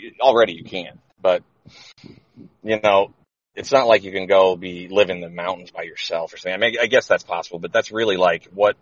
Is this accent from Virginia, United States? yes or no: no; Florida, United States; from Florida.